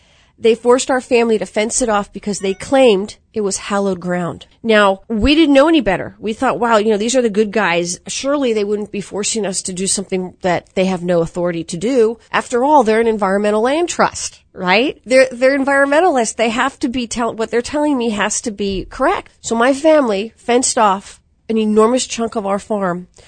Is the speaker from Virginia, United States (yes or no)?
yes; Mount Vernon, Virginia, United States; I grew up in Mount Vernon, Virginia, on what we were told growing up was a part of George Washington's vast farmland.